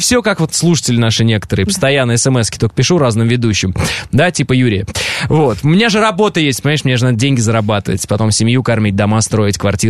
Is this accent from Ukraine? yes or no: no; Kazakhstan; вы из Казахстана, я из Казахстана, это наша общая земля.